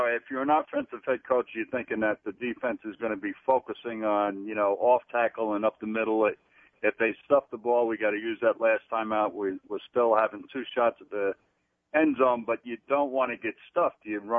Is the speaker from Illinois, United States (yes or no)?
no; Boise, Idaho, United States; Boise, Idaho is my hometown for the last 31 years.